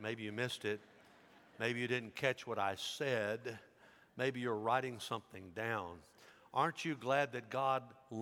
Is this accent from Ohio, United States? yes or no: no; Dyersburg, Tennessee, United States; When I was growing up in Dyersburg, you like my Dyersburg stories, I hope, because I share a lot of them.